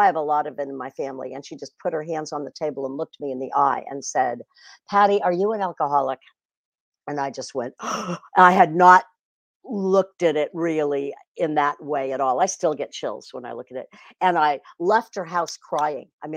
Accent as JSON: {"language": "English", "region": "California", "country": "United States", "tie": "born or raised there", "said": "At an early age, I was brought up in the San Francisco Bay Area, so I had lots of opportunity to find drugs and alcohol"}